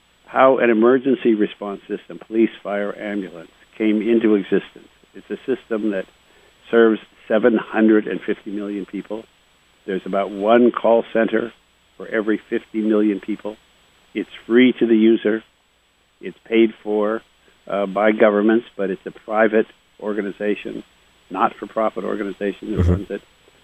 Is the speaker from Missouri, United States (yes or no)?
yes; St. Louis, Missouri, United States; born there; I was born in St. Louis at Jefferson Barracks. My dad was stationed there during the Second World War. I was born at the very end of the war.